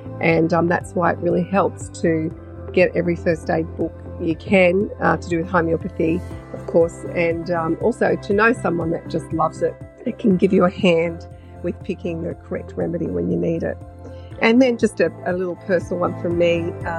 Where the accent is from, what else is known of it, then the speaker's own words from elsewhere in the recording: New South Wales, Australia; I'm from the Clarence Valley in New South Wales, Australia.